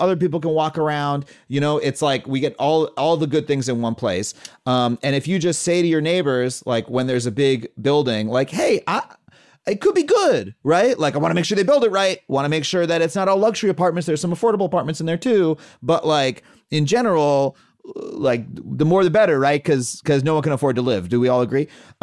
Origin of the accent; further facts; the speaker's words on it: New York, United States; And I grew up on Long Island.